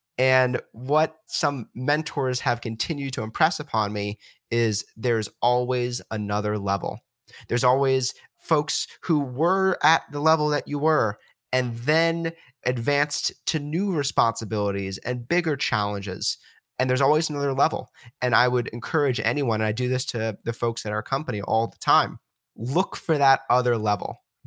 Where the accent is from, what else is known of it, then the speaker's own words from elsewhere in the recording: Washington, District of Columbia, United States; You know, I came from the Washington, D.C. area, and on the East Coast, you're moving so fast